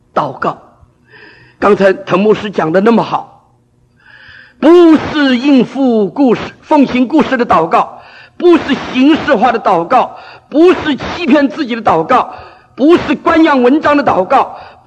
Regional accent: Fujian, China; 我是南方人，我福建人，但是我很喜欢北方话

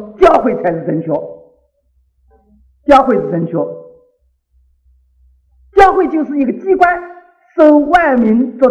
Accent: China; 我们中国人知道这一点

